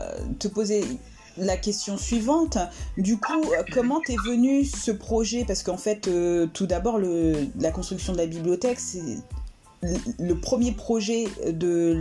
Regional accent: France; comme ça l'est actuellement chez nous en France

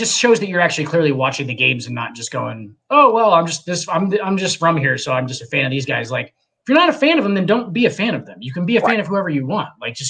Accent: Nebraska, United States; I'm a Nebraska fan, but like that's just like a born into thing. That's not like me going, hey, I'm from Nebraska, so I like the Huskers.

